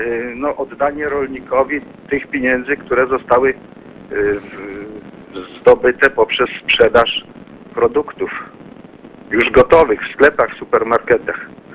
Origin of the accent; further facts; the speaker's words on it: Pyrzyce, West Pomeranian Voivodeship, Poland; ja nie jestem rolnikiem, jestem z Pyrzyc